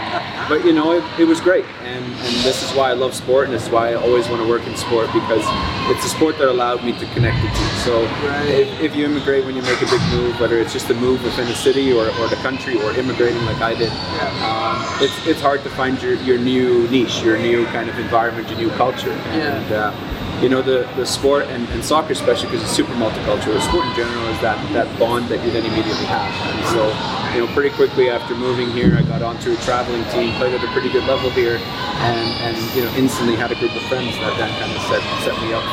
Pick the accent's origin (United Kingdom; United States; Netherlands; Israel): Netherlands; born or raised there; English is a second language; also born or lived in Calgary; now in Canada